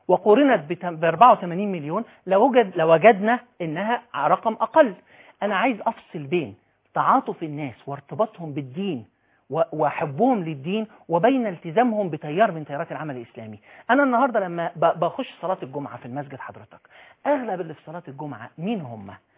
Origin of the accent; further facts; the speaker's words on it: Egypt; وانا ارى انه انا مواطن مصري لابد ان ارجع الى دستور مصر وافهمه.